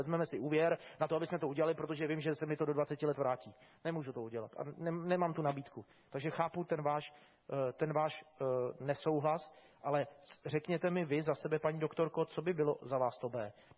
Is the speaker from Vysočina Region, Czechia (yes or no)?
yes; Jihlava, Vysočina Region, Czechia; Já jsem vyrůstal v Jihlavě